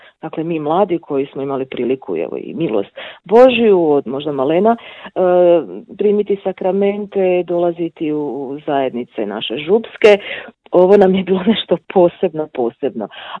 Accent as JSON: {"language": "Croatian", "town": "Vukovar", "region": "Vukovar-Syrmia County", "country": "Croatia", "tie": "born or raised there", "said": "jer su i oni ovdje kod nas u Vukovaru pastoralno djelovali"}